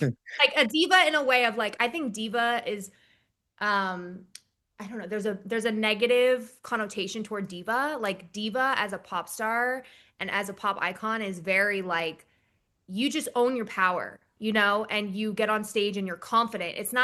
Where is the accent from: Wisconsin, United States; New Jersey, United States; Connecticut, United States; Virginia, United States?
New Jersey, United States; It was in Philadelphia, which I'm from New Jersey, so close to home.